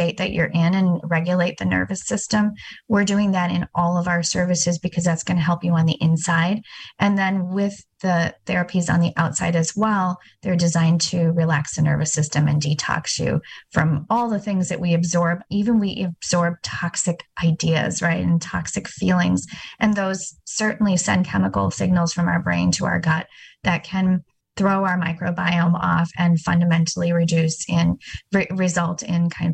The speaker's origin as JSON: {"language": "English", "country": "India", "tie": "born there", "said": "I was born in India. I grew up, you know, in various parts of the country, and most of my childhood I spent in Middleton."}